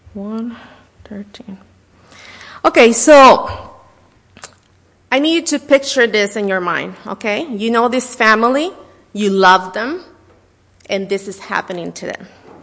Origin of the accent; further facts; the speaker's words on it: Puerto Rico; English is a second language; I'm from Puerto Rico, and we have, especially between July and September